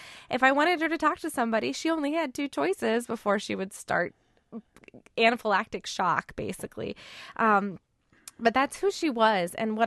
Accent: Iowa, United States; Well, I'm from Iowa

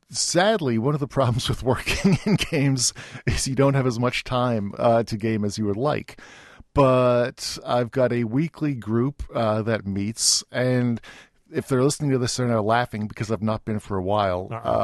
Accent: England, United Kingdom; I grew up in England. I was actually born in England.

